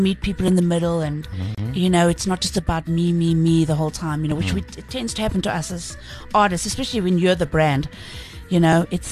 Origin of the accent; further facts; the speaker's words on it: Pretoria, Gauteng, South Africa; now in Johannesburg, South Africa; No, but I loved growing up in Pretoria. I loved it. I love Pretoria people.